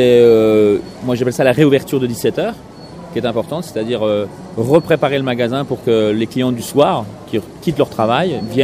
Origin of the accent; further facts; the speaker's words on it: Grand Est, France; mon parcours il a été essentiellement Lorraine, puisque je suis Lorrain. J'ai parcouru tout le Grand Est, de Metz à Verdun, de Verdun à Strasbourg, de Strasbourg à Nancy